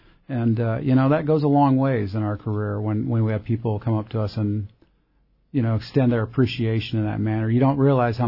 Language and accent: English; Alaska, United States; Born and raised Southeast. I've always been partial to Southeast, growing up in the Southeast. I love the outdoors. I love hunting and fishing. And, I'm just used to the environment here in our region. I just love Southeast Alaska.